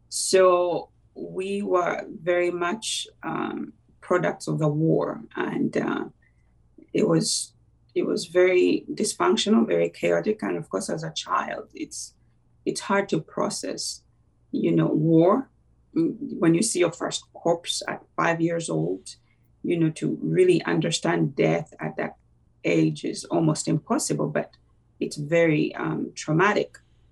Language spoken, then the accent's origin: English; Kampala, Central Region, Uganda; So I was born in Kampala, and Kampala is the capital city of Uganda.